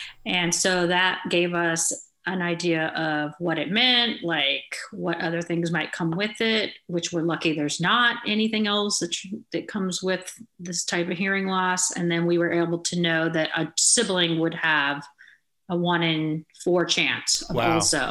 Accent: Beale Air Force Base, California, United States; So I grew up in Beale Air Force Base up in Northern California.

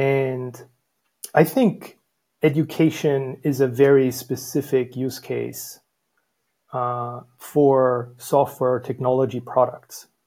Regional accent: Salzburg, Austria; My background's in computer science and statistics, and I'm originally from Salzburg, Austria. So, central Europe, I suppose.

